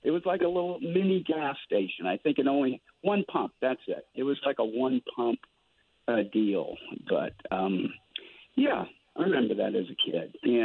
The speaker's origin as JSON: {"language": "English", "region": "Mississippi", "country": "United States", "tie": "born there", "said": "You know, I was born in Mississippi, and so is Archie."}